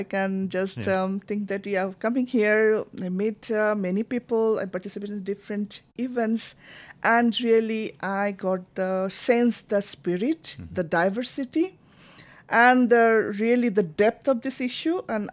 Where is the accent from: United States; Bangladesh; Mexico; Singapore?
Bangladesh; English is a second language; I was also from the Bangladesh context where the girls were like a block, like future.